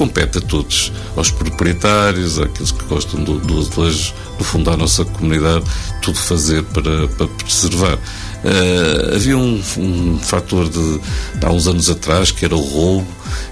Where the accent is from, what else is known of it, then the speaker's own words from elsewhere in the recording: Ovar, Aveiro, Portugal; born there; falando aqui do centro de Ovar, onde eu nasci